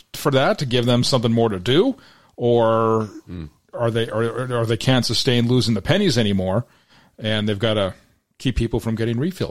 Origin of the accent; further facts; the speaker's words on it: Minnesota, United States; I'm from Minnesota. No, we call it pop.